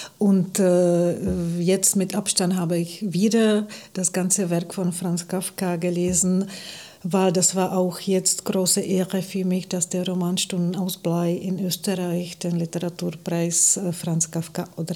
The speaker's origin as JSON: {"language": "German", "region": "Prague", "country": "Czechia", "tie": "born or raised there", "second_language": "German", "said": "Na, ich stamme aus Prag"}